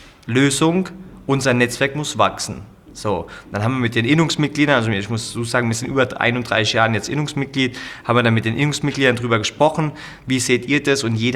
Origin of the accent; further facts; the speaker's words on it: Germany; dass zumindest bei uns in Deutschland, ich weiß nicht genau, wie es bei euch in Österreich ist, aber bei uns in Deutschland über die ganzen letzten Jahre das Handwerk ein gewisses Image bekommen hat